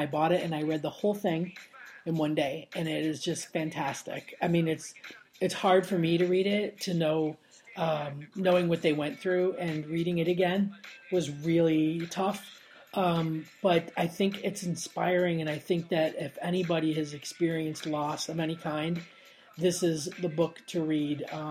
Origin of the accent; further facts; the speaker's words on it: Florida, United States; my friend that I grew up with in Florida. She was from Philadelphia, and her family moved to Florida about 2 years or so before I did. And it was in the early 80s.